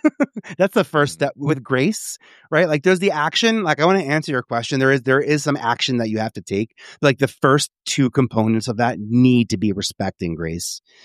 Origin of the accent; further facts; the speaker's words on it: Staten Island, New York, United States; accent: Staten Island; And also I lost my Staten Island accent in like 2 months. I went home freshman year for different Thanksgiving. I was like, wait, we really sound like this?